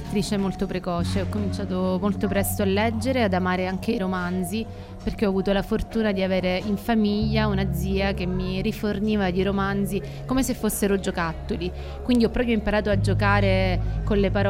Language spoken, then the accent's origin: Italian; Sicily, Italy; now in Rome, Italy; essendo io di un'altra isola, sono siciliana, vivo a Roma